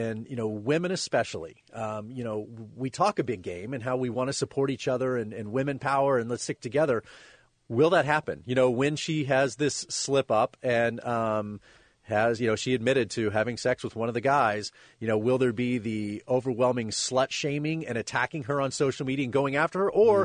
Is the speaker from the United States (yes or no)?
yes; Dallas, Texas, United States; also born or lived in Oklahoma City; So I'm from Texas, and so I went to Austin and then Dallas where I grew up and then Oklahoma City where I went to school